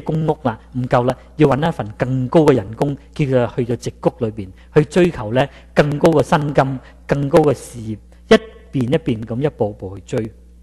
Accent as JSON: {"language": "Chinese", "country": "China", "said": "我们说18岁我们中国人还好一点，好过美国人呢"}